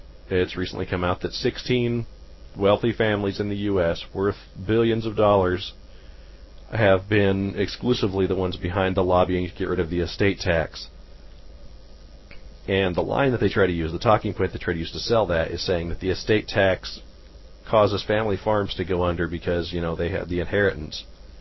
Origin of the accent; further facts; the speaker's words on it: Oregon, United States; Oregon, my home state, does, for example, but I don't remember what it is. I haven't been there in years, unfortunately.